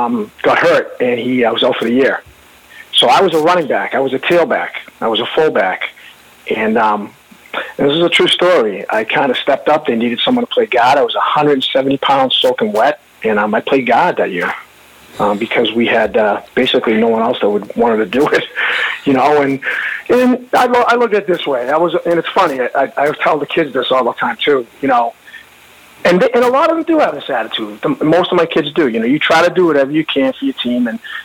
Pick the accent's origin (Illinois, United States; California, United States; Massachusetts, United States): Massachusetts, United States; Revere; I grew up in Revere, went to Revere High School